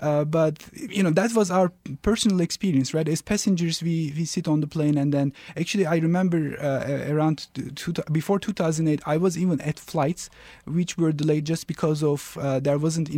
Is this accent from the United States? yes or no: no; Turkey; And also I try to go to my home country, Turkey, maybe once in every year.